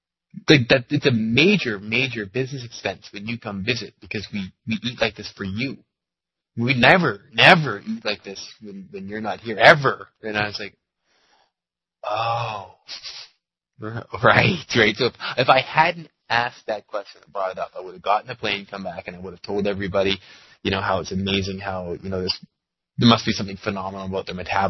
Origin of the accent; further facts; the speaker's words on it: Canada; they expected it being a Canadian.